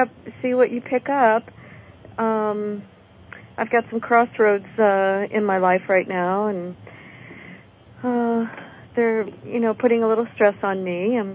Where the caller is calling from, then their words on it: Mariposa, California, United States; I'm calling from Mariposa, California.